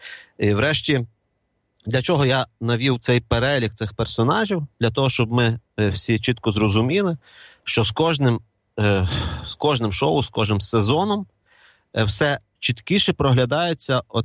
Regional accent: Ivano-Frankivsk, Ivano-Frankivsk Oblast, Ukraine; з мого рідного Івано-Франківська

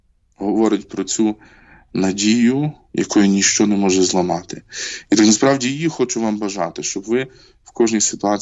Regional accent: Zolochiv, Lviv Oblast, Ukraine; Знаєте, я народився на Львівщині, в найпрекраснішому в світі місті Золочеві

